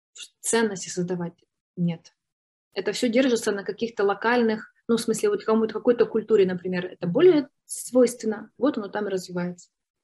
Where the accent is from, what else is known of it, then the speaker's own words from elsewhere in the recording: Ukraine; потому что я же из Украины.